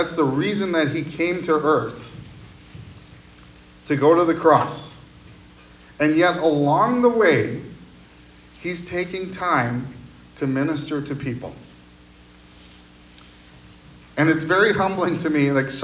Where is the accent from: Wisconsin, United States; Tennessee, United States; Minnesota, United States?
Wisconsin, United States; Waupun; So this is actually from my hometown of Waupun, Wisconsin, and they have this farm.